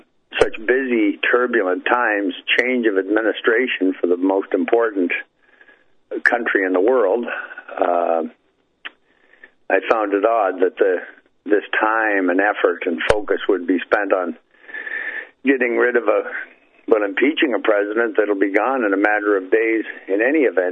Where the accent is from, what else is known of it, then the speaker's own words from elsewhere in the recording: Canada; Again, I'm Canadian. I can't vote or have a say in any affairs in the U.S.